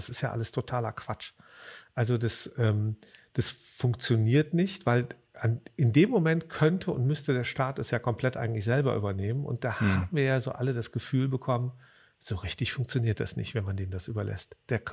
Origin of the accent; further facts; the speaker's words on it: Rhineland, Germany; now in Berlin, Germany; Ich bin ja eigentlich Rheinländer, ich bin ja ein Zugezogener hier in Berlin